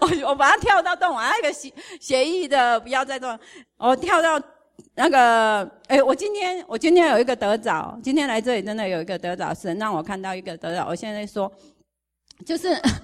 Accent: Taiwan; 我们是台湾人

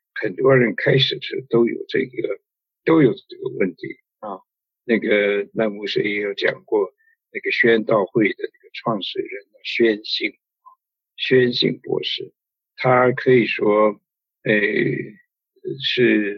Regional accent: China; 我们中国人说胡思乱想啊，这个我们都有

